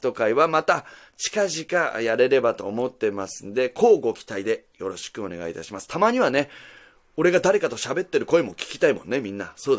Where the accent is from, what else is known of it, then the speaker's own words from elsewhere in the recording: Nagasaki, Japan; 俺の地元が長崎でね、長崎市ですね。長崎市の本当もう観光名所がいっぱいあるところですよ。出島だったりね、グラバー園だったり、オランダ坂とか、そういうようなところ